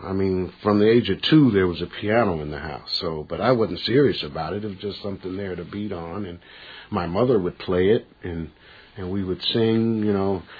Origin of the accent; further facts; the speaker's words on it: Indianapolis, Indiana, United States; born there; I was born in Indianapolis, Indiana. My father was Shoshone Indian